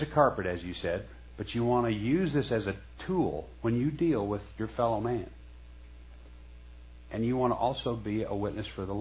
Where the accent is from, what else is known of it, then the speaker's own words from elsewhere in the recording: Gary, Indiana, United States; also born or lived in Columbus, United States; I was born and raised in Gary, Indiana. I went to a 99.9% black school. I was one of four whites. I came to Columbus, Indiana. I finished my high school in a totally white town.